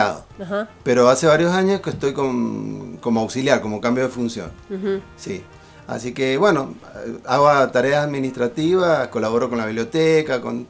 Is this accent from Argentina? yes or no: yes; Mendoza, Argentina; uno como mendocino siempre está cerca de la montaña